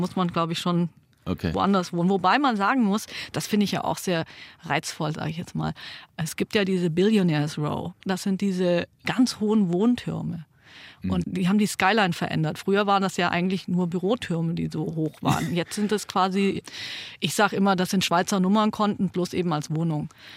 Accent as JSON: {"language": "German", "region": "Baden-Württemberg", "country": "Germany", "said": "ich bin Schwäbin, das muss man schon sagen. Wir sind Tüftler."}